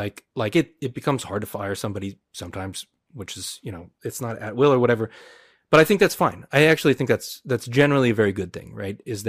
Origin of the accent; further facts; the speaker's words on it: United States; she's German, right, and I'm American